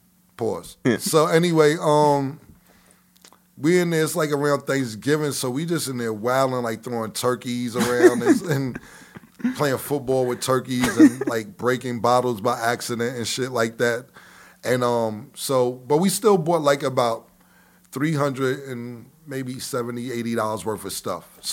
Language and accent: English; New York, United States; I'm from 140th Street and Lenox Avenue.